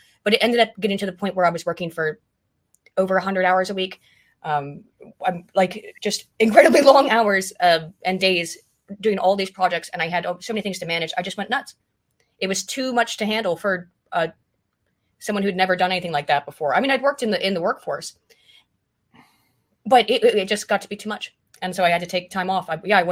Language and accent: English; West Virginia, United States; Well, I'm from the US. Grew up as a young kid in West Virginia, which is very, very rural state.